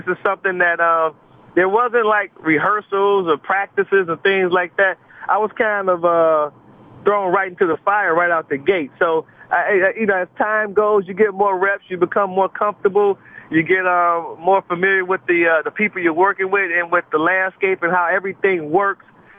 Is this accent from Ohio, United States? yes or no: yes; Cleveland, Ohio, United States; because I'm from Cleveland, Ohio, so that's a, you know, the Ohio State game is a big, big game for me.